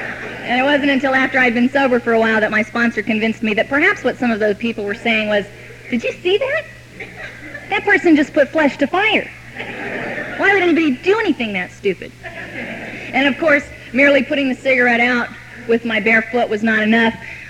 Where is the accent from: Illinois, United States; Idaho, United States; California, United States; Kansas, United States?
California, United States; Los Angeles; I grew up in Venice, and for those of you who don't know, it's a beach town in Los Angeles.